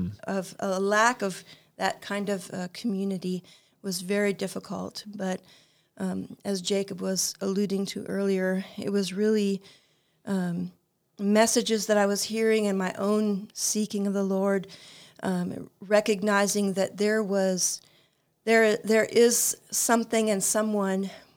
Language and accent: English; India; moved away as an adult; now in United States; Well, I was born in India to missionary parents who also were born to missionary parents. Well, at least my dad was, he was actually born in the same hospital that I was born in. And I lived there until I was 18